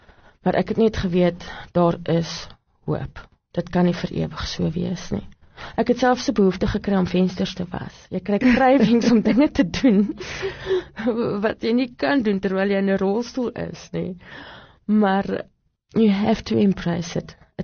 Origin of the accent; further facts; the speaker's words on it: Gauteng, South Africa; Ek kom uit Gauteng uit.